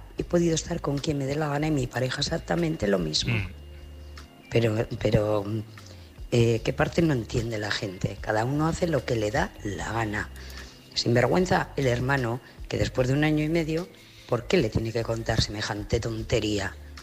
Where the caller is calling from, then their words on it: Logroño, La Rioja, Spain; de Logroño.